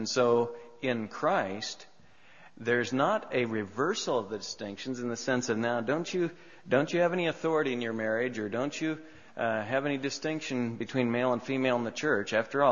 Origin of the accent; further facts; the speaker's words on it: United States; those words that always grab my heart as an American and as one who is enjoying the benefits of freedom